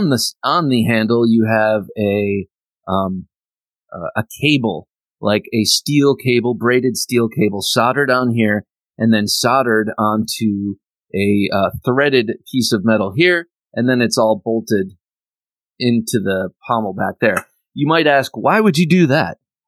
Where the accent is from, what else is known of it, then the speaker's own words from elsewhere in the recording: Ohio, United States; I'm from the Buckeye State originally, Ohio. I had to get it.